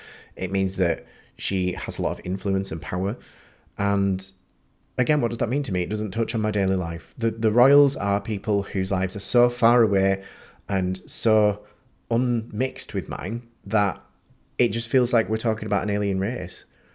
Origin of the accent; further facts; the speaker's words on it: United Kingdom; But the problem is that there's a level of weird indoctrination that comes with being British.